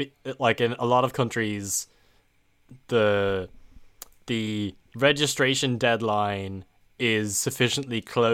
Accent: Ireland; now in United Kingdom; Especially like it's most apparent us living in the UK, because due to other agreements, we have full votes as Irish citizens in the UK elections.

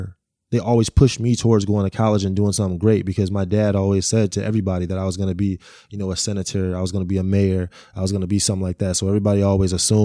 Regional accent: Waukegan, Illinois, United States; But I grew up in Waukegan. It's still under resourced. It's more isolated than I would say Chicago.

